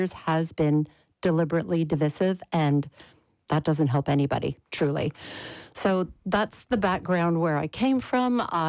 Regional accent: Montreal, Quebec, Canada; born there; moved away; I'm actually an ex-Quebecer. I was born in Montreal. We were part of the massive exodus in the late 70s that brought a lot of Anglos out of the province.

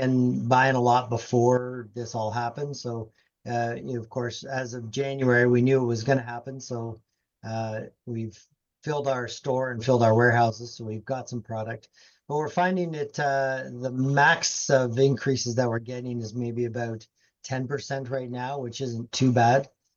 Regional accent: Canada; we're proud to say we're Canadian, especially with what's going on right now.

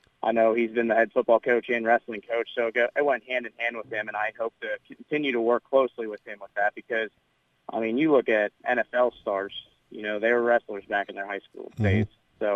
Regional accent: Pennsylvania, United States; Well, originally I'm from Pennsylvania. I got a scholarship to come out to SIUE, where I wrestled for 5 years

